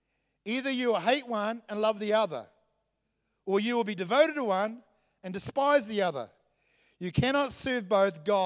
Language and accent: English; Southland, New Zealand; I'm half Scottish and half Samoan. One half of me wants it for free and the other half doesn't want to give it away, amen? So I know that. We are Southlanders, we are a Scottish settlement